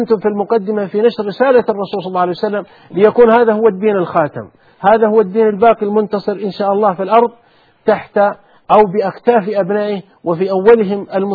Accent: Saudi Arabia; عندنا في السعودية يقول

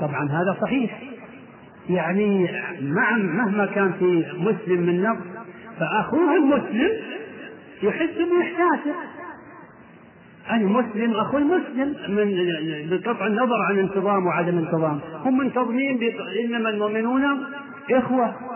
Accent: Riyadh, Riyadh Province, Saudi Arabia; وبالاخص مع الاسف عندنا في الرياض فتنه عمياء،

